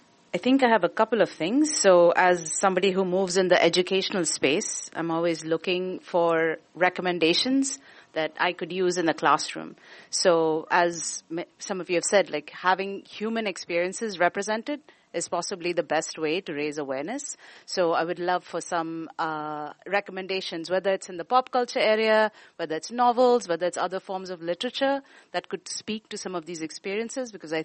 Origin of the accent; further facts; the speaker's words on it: India; I'm well acquainted with Swati. I'm from India. I come from the Dalit community